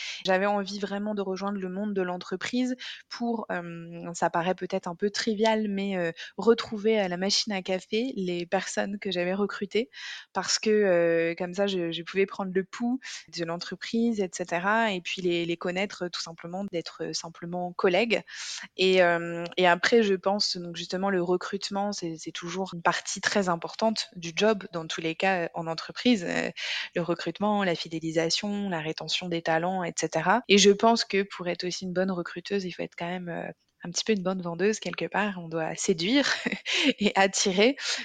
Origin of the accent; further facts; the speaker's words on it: Lyon, Auvergne-Rhône-Alpes, France; now in Lille, France; Sur la partie perso, moi, j'ai 37 ans, je suis lyonnaise. Ça fait néanmoins plus de 10 ans que je suis en quelque sorte expatriée dans le nord de la France. J'habite près de Lille.